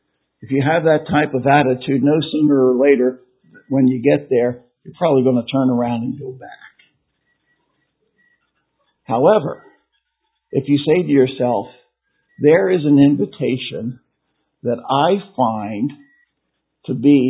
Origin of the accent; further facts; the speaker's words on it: Philadelphia, Pennsylvania, United States; born there; I was born in Philadelphia. That should tell you that right there.